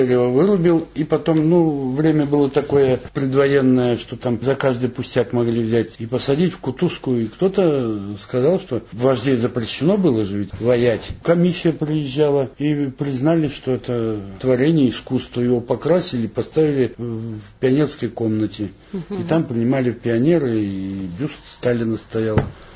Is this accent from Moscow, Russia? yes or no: no; Aleksandrovka, Tyumen Oblast, Russia; born there; Родился в селе Александровка Сладковского района Тюменской области.